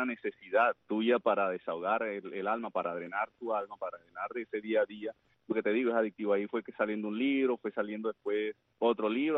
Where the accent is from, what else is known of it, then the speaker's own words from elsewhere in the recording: Barranquilla, Atlántico, Colombia; now in Cuba; nací en Colombia, en la ciudad de Barranquilla. Vine hace 22 años y me ubiqué en la ciudad de Jayalía, o sea que tengo mitad corazón colombiano y mitad corazón de Cuba.